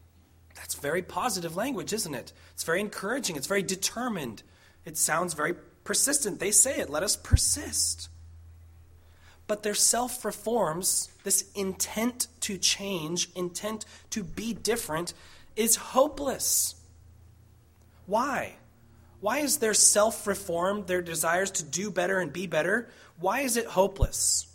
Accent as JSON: {"language": "English", "region": "Massachusetts", "country": "United States", "tie": "born or raised there", "said": "growing up in Massachusetts, we were not close enough to the coast to have something like a marine layer."}